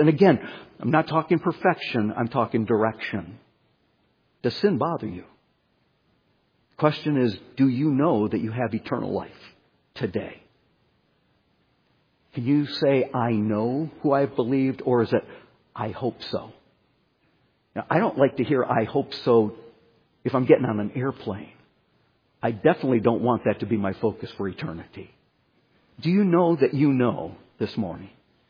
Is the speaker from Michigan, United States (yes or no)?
yes; Michigan, United States; When I was growing up in Michigan, I spent a lot of time outdoors. There was a river right across the street from us.